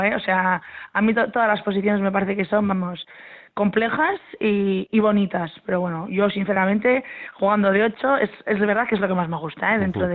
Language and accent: Spanish; Zalla, Basque Country, Spain; Yo mismamente veo en mi pueblo, ¿no? En Zalla